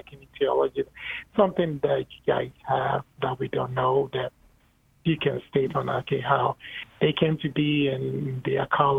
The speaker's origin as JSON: {"language": "English", "country": "Ghana", "moved": "yes", "lives_now": "Columbus, United States", "said": "So I'm from Ghana, okay? Mm-hmm. And living here in Columbus, Ohio."}